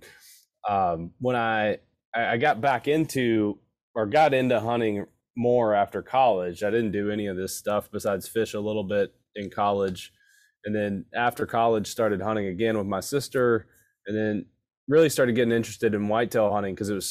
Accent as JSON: {"language": "English", "region": "Kentucky", "country": "United States", "tie": "born or raised there", "said": "I'm 35, but I grew up in Eastern Kentucky."}